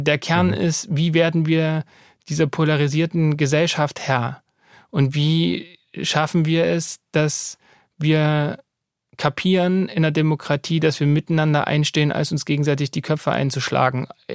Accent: East Germany, Germany; Ich komme ja selber aus dem Osten Deutschlands

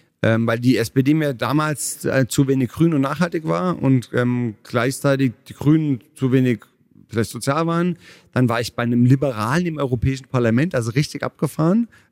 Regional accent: Rhineland-Palatinate, Germany; ich bin kein Stuttgarter, sondern Pfälzer.

